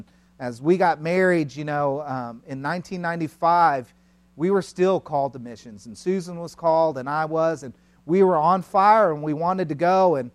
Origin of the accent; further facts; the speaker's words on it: Houston, Texas, United States; And it was on that mission trip, even though I'm from Houston, and my dream was always to go to University of Texas.